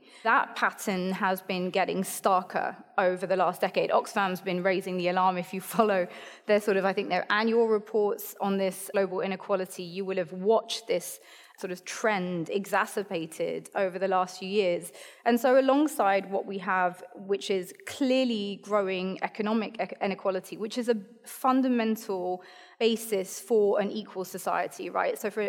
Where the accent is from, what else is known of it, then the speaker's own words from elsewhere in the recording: France; moved away; both in this country, but also my country of origin, France, despite my accent, that is the one.